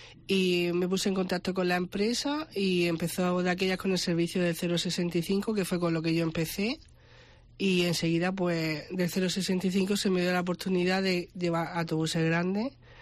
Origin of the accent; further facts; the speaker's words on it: Region of Murcia, Spain; now in Galicia, Spain; De hecho, yo no soy gallega, soy murciana. Y me subí para aquí